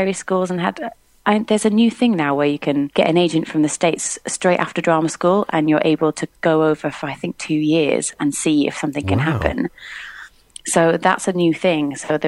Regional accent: England, United Kingdom; accent: British; now in New York, United States; So I foolishly actually thought I was going to be a niche being an English girl in New York, but there are many, let me tell you.

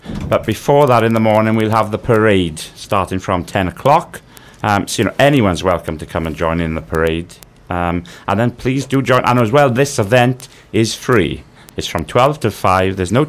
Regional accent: Wales, United Kingdom; And I'm from the Welsh Valleys originally.

